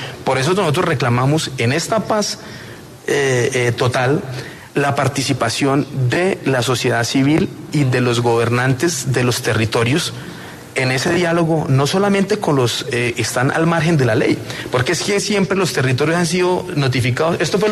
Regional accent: Santander, Colombia; Yo soy el más interesado como exgobernador y como santandereano en que brille la verdad y la justicia.

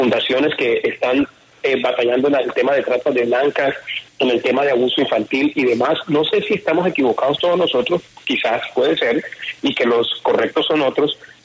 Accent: Barranquilla, Atlántico, Colombia; nosotros como ciudadanos, como barranquilleros, no lo queremos en la ciudad

